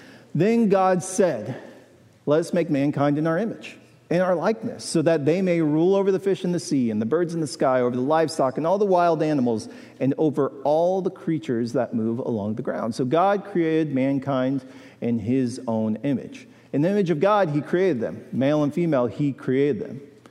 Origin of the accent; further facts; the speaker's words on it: Spring Hill, United States; I grew up in Spring Hill. I've been here my entire life.